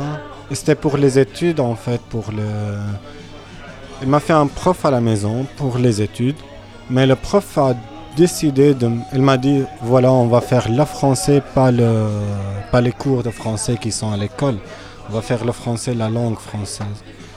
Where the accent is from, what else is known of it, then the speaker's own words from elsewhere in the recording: Syria; French is a second language; moved away as an adult; now in Brussels, Belgium; j'ai 29 ans. J'ai quitté la Syrie depuis 4 ans maintenant, à la fin de mois de septembre, et je me trouvais au début novembre ici à Bruxelles.